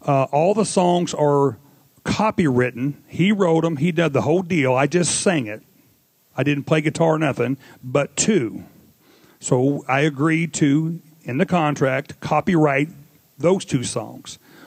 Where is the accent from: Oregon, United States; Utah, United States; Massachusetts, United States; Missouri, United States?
Missouri, United States; Williamsburg; I'm from Williamsburg, Missouri. Tell by the way I talk.